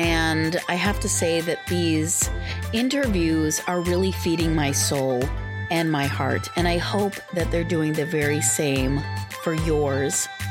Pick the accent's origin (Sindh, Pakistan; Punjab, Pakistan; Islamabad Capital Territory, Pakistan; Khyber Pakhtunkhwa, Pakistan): Punjab, Pakistan; Lahore; also born or lived in Guyana; In Guyana in South America and then in Lahore in Pakistan.